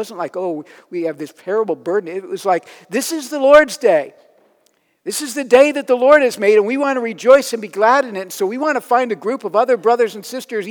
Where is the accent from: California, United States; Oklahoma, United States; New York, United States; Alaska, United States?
New York, United States; Wellsville; also born or lived in Lancaster, Pennsylvania; now in Raleigh, United States; But if you're asking me where I'm from, I would say I'm from a little town on the southern tier, western end of New York State called Wellsville, New York. That's where I grew up.